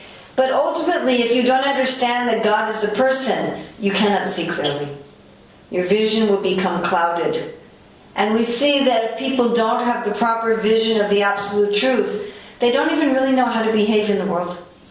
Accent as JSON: {"language": "English", "country": "United States", "tie": "born or raised there", "said": "Before I came to the Krishna consciousness movement, I was raised in America, and I was studying at a theological seminary"}